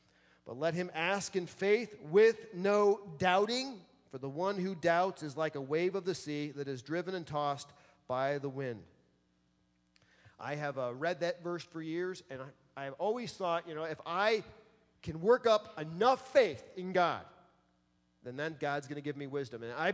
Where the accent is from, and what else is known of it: East Coast, United States; born or raised there; also born or lived in Lake Michigan; now in Iowa, United States